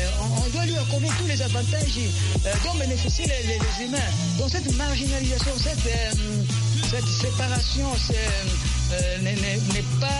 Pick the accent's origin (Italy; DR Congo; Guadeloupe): DR Congo; ici, chez moi, en RD Congo